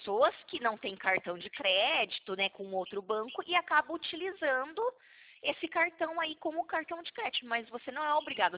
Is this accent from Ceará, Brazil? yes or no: no; Santa Bárbara d'Oeste, São Paulo, Brazil; Olha, eu sou de Santa Bárbara do Oeste